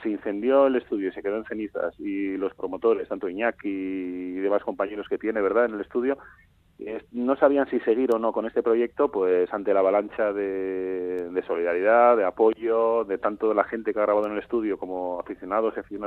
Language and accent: Spanish; Arrasate, Basque Country, Spain; somos gente de Arrasate, ¿no?